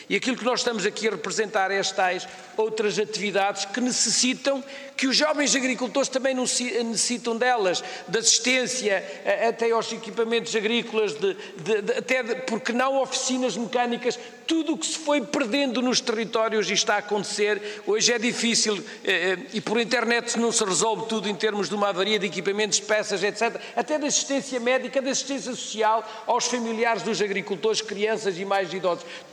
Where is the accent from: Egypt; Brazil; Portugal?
Portugal; Norte; permitem-me falar desta maneira como transmontano que sou